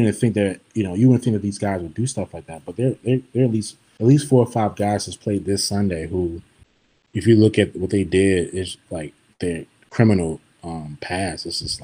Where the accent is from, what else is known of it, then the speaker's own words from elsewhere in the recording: Maryland, United States; I remember seeing Michael Vick Atlanta Falcons jerseys where I grew up in Maryland